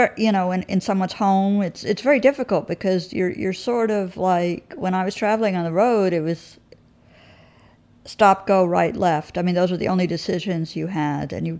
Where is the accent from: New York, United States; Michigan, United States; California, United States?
New York, United States; New York City; it had always occurred to me that as a New Yorker, the whole rest of the country, which is like an unknown factor.